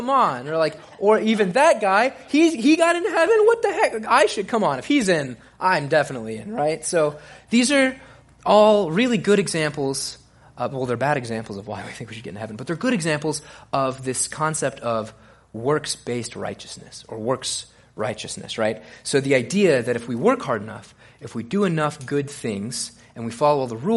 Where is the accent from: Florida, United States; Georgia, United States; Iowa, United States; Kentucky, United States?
Florida, United States; I'm originally from North Florida. I'm down here. I spent some time in Austin, Texas at a school called Concordia University studying religious education.